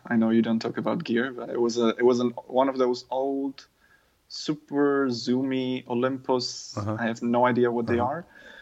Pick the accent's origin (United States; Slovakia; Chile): Slovakia; first language Slovak; English is a second language; How it's actually pronounced, basically in Slovak language, so I come from Slovakia